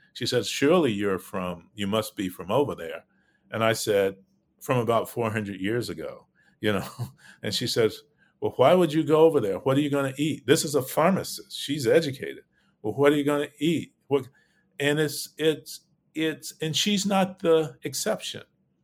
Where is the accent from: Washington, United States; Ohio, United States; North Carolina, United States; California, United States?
North Carolina, United States; Belmont; now in New York City, United States; my little town that I grew up in Belmont, North Carolina